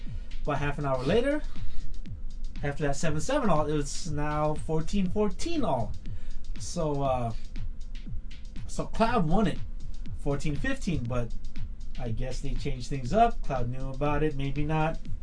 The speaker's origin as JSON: {"language": "English", "country": "Philippines", "said": "Being a Filipino, I don't like him."}